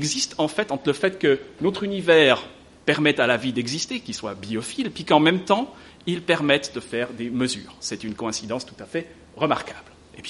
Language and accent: French; Switzerland; Et comme je suis suisse